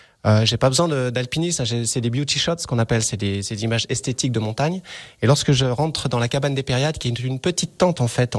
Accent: Combloux, Auvergne-Rhône-Alpes, France; c'est chez moi, je suis de Combloux

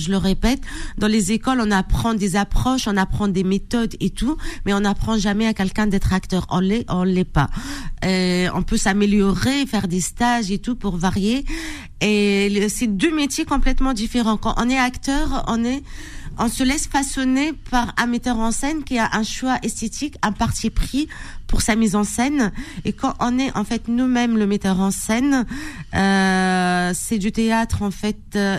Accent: Kasserine, Kasserine Governorate, Tunisia; now in Paris, France; Voilà, je suis partie de Caisserine à Paris.

